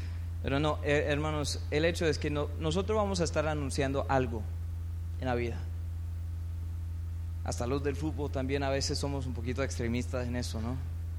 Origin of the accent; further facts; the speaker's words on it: Santander, Colombia; aquí en Bucaramanga no nos gusta el béisbol, sino el fútbol.